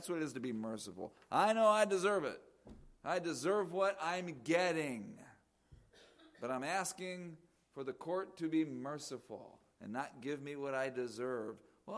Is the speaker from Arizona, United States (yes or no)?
yes; Phoenix, Arizona, United States; my house that I grew up in Maryvale, a suburb of Phoenix, Arizona, part of Phoenix, Arizona.